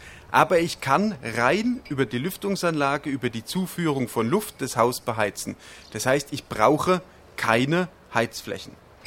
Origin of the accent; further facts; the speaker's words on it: Bad Wörishofen, Bavaria, Germany; Ich komme, wie gesagt, aus Bad Würrishofen.